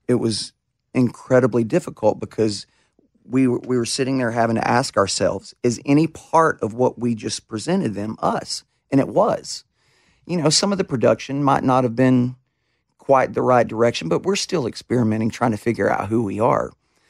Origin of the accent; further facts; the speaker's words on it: Summerton, South Carolina, United States; I'm from Summerton. How am I standing up here on this stage with this person?